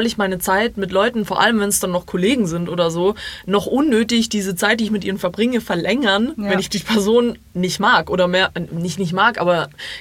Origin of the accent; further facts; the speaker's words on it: Croatia; German is a second language; Ich bin Kroatin, ich weiß nicht, wie man Deutsch spricht.